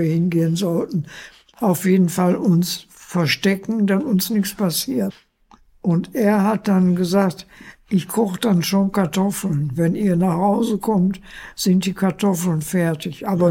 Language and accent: German; Altena, North Rhine-Westphalia, Germany; born there; Das war hier in Essen. Aber geboren bin ich in Altena.